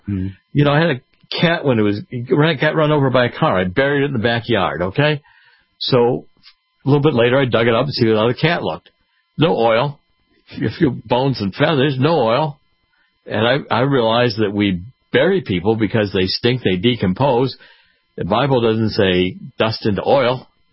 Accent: Cleveland, Ohio, United States; I was raised in Cleveland. Well, Cleveland had a great natural history museum

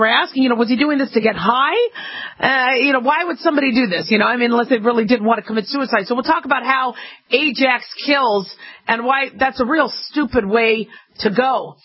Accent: Phoenix, Arizona, United States; also born or lived in Los Angeles; I was born in LA, but my folks moved to Phoenix, so I grew up in Phoenix.

